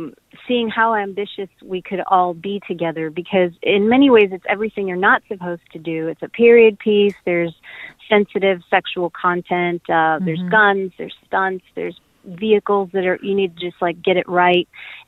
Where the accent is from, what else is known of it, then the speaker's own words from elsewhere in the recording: Illinois, United States; So I grew up in the Midwest, just outside Chicago, and there's just all this incredible wildlife